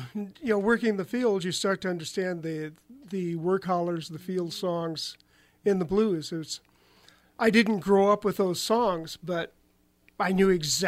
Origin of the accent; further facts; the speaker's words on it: Iowa, United States; also born or lived in Kansas City / St. Paul; I was born in Kansas City, raised on a farm in Iowa, then moved up to St. Paul. That's where I learned the blues.